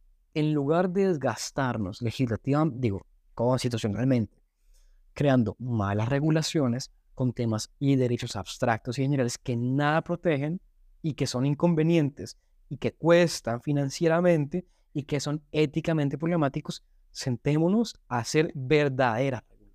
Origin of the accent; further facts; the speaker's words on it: Cúcuta, Norte de Santander, Colombia; born there; yo no nací en Bogotá, sino en Cúcuta, por ejemplo, porque él trabajaba en ese momento allá.